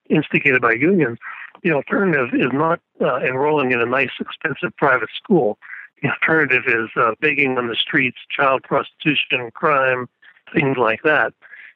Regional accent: Pennsylvania, United States; growing up in Pennsylvania, it was unheard of for a black man to have one of these higher paid skilled jobs back in those days.

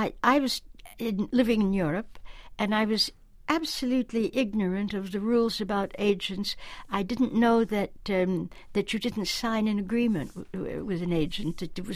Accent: Canada; now in Paris, France; I am Canadian. I'm not something else. It's my passport.

